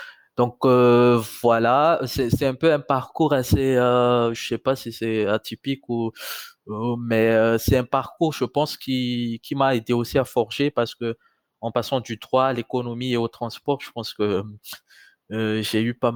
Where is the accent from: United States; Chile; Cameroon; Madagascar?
Madagascar; moved away; au tout début quand je suis parti de Madagascar, je pensais pas forcément à me dire « Ah, je vais revenir à Madagascar à telle ou telle date ».